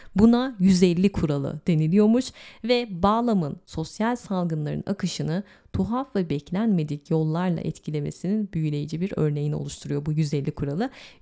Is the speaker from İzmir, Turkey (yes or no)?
yes; Izmir, İzmir, Turkey; born there; sadece aynı şehirde doğmuşuz, İzmir'de doğmuşuz, yani tek ortak noktamız bu. Çamaşır suyuna klorak diyoruz. İnsanları sinir ediyoruz. Simide gevrek diyoruz